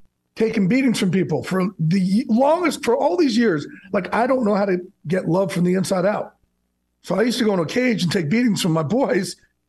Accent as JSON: {"language": "English", "region": "New Jersey", "country": "United States"}